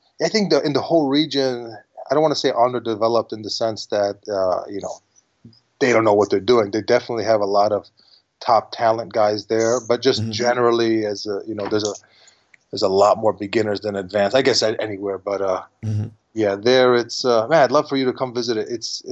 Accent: Chicago, Illinois, United States; I was born in America. I was born here in Chicago.

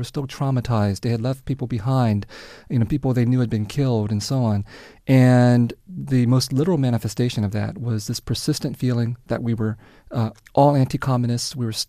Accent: San Jose, California, United States; You know, I grew up in the Vietnamese community in San Jose as a little boy, and we would go to the New Year celebrations

